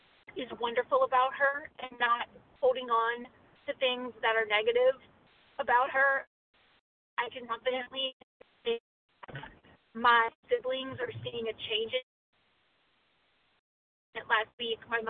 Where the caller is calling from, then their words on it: Maryland, United States; I'm calling from Maryland.